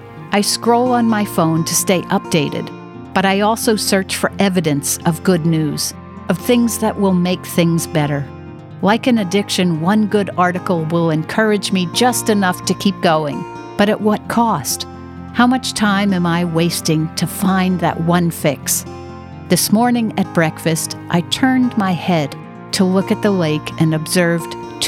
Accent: Manhattan, New York, United States; I remember growing up in Manhattan, wishing that I could be more out in nature.

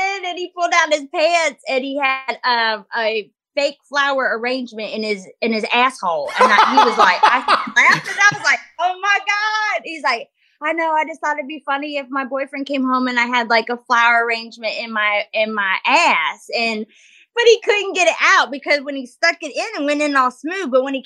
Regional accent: United States; Yeah, no, my parents are, you know, we're from the Midwest.

